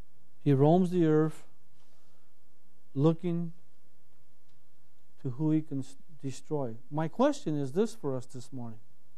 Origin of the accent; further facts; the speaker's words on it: California, United States; I grew up in Southern California. There's hedges everywhere.